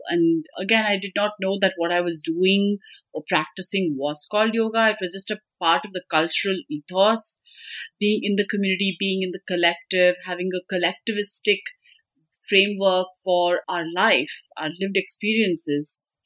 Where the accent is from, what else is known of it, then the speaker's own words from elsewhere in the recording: Bangalore, Karnataka, India; I grew up in Bangalore, South, which is a city in the South, as many probably already know. And I have lived in Bangalore almost the same number of years I've lived in the US, so about 23, 24 years.